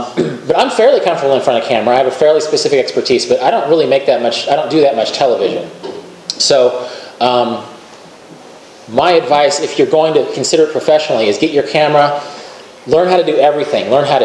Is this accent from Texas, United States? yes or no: no; Kansas, United States; I spent a lot of time, having grown up in Kansas, I spent a lot of time in Colorado when I was young, and it's a terrific place.